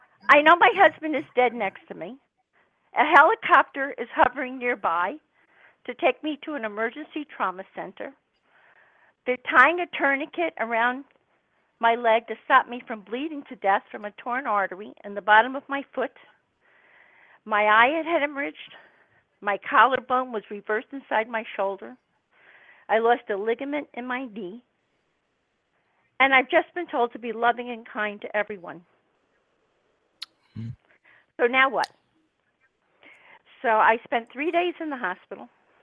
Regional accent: New Jersey, United States; I'm calling, you can tell from my accent, I'm a New Jersey girl.

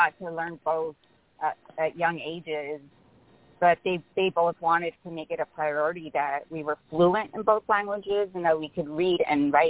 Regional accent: Los Angeles, California, United States; a friend had an art gallery in my hometown of El Torino in Northeast LA.

